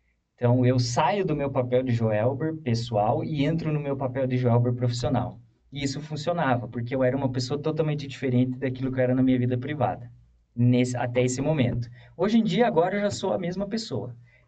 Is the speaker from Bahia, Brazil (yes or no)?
no; Matinhos, Paraná, Brazil; Eu sou natural lá de Matinhos, litoral do Paraná, e eu sou um caiçara raiz, porque eu sou filho e neto de caiçara, né? Então a minha avó nasceu em Matinhos, na época que Matinhos nem município era.